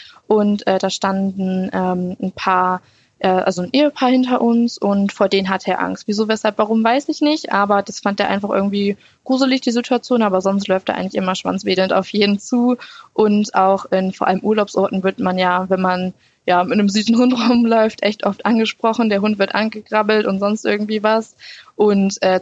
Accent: Lower Saxony, Germany; Ja, also wir kommen ja aus Niedersachsen

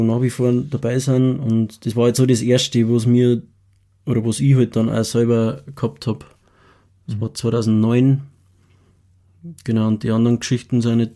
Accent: Oberbergkirchen, Bavaria, Germany; ich bin in einem Musikverein groß geworden. Also da, wo ich halt meine Heimat in Oberbergkirchen ist das.

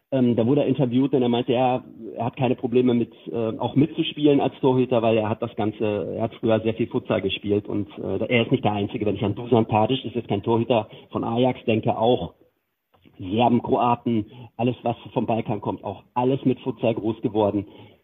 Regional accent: Bocholt, North Rhine-Westphalia, Germany; wenn ich hier an Bocholt denke, meine Heimatstadt

